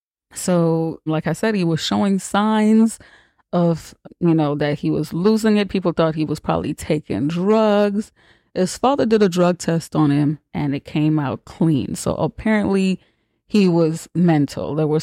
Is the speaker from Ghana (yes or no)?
no; Jamaica; which I can relate. I was raised in Jamaica.